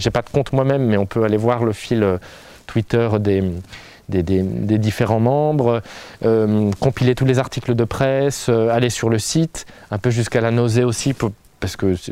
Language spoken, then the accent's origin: French; Lyon, Auvergne-Rhône-Alpes, France; moi je viens de Lyon, moi je suis allé à l'Institution des Chartreux